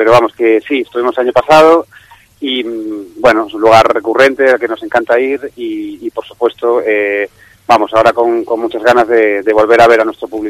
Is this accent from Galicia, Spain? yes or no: yes; A Coruña, Galicia, Spain; Bien, estoy en mi tierra ahora, en Coruña